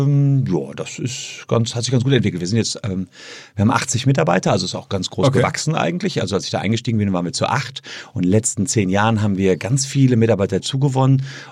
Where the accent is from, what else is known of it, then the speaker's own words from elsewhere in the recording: Gevelsberg, North Rhine-Westphalia, Germany; in Gevelsberg, meine Heimatstadt